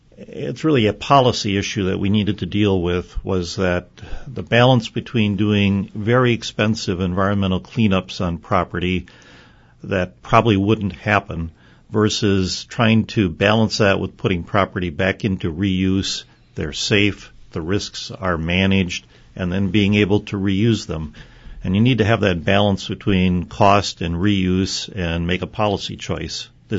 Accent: Shawano, Wisconsin, United States; I am. Born and raised in Shawano, and I remember driving past the cemetery many times on Grand Avenue

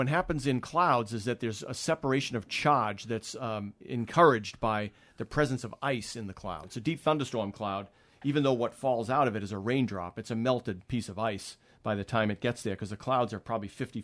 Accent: Massachusetts, United States; I grew up in Massachusetts, so it's approximately the same latitude as Milwaukee.

